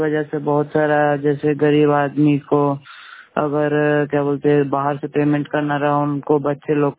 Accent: Fatehpur, Bihar, India; मेरा गांव फतेहपुर में है

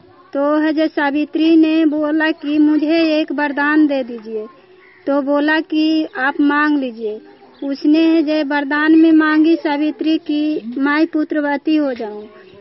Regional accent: Bihar, India; नालंदा जिला का रहने वाली हूँ।

